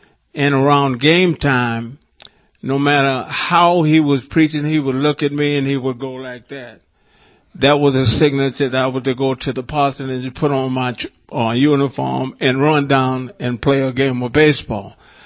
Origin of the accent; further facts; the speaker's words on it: Lacoochee, Florida, United States; La Cuchi, Florida was a lumber mill town. We had two churches in La Cuchi, Florida. And we had a baseball team.